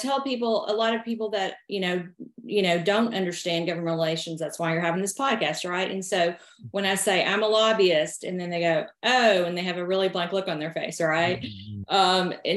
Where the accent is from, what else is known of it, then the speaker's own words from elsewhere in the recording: Carrollton, Georgia, United States; also born or lived in Atlanta; So I live in Carrollton, Georgia. It's about an hour west of Atlanta, and that's where I grew up. Briefly after college, my husband and I moved to Atlanta and lived there for about 12 years